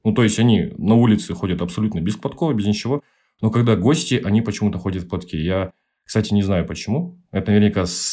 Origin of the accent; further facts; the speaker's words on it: Kazakhstan; Ну, я казах, вы же тоже казахи.